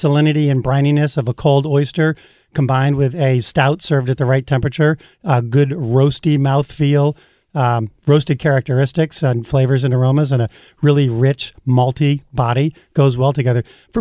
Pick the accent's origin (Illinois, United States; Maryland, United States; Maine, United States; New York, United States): Maine, United States; moved away; Raul, remember, I'm from Maine.